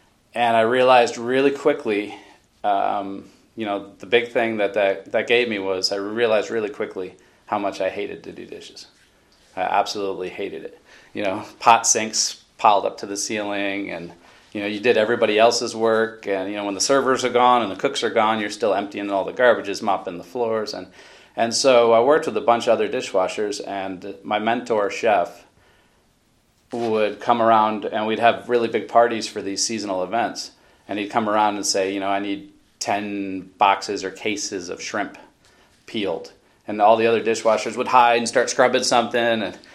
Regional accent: Saratoga Springs, New York, United States; also born or lived in Manchester, Connecticut; Well, I grew up in Saratoga Springs, New York, and my mom, Patricia, and … We grew up in a horse racing town, Saratoga Springs.

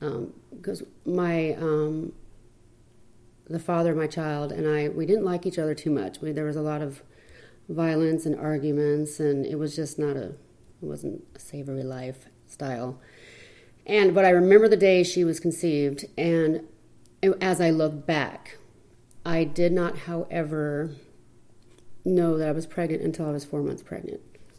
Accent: Mesa, Arizona, United States; I was born and raised in Mesa, Arizona. I lived here my whole life.

